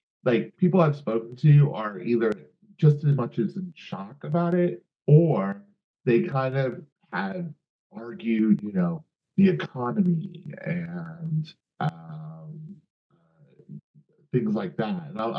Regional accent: United States; now in United Kingdom; Hi. And I am an American living in the UK.

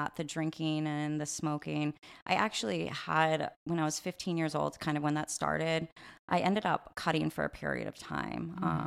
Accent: Falmouth, Massachusetts, United States; born there; I was born in Cape Cod, Massachusetts, Falmouth to be exact, to my parents.

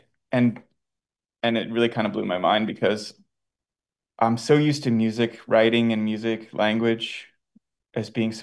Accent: New York, United States; now in Los Angeles, United States; I'm from New York or lived there for 20 years and just moved out to LA recently.

